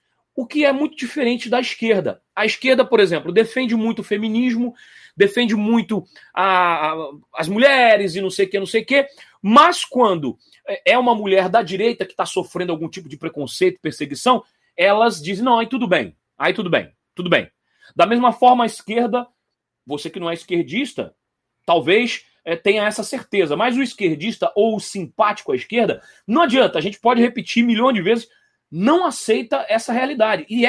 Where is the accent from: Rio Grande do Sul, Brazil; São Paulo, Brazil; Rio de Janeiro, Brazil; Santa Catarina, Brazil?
Rio de Janeiro, Brazil; now in Espírito Santo, Brazil; você sabe que eu sou do Rio de Janeiro, eu sou carioca, apesar que estou morando aqui no estado do Espírito Santo há 9 anos. Eu vim para cá para trabalhar